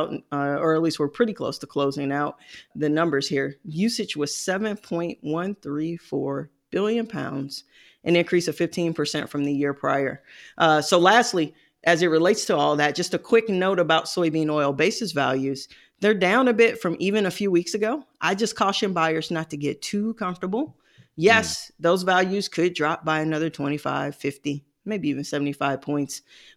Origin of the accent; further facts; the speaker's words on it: St. Louis, Missouri, United States; because I grew up in St. Louis, you know, I have a little bit of a bias against the New England Patriots.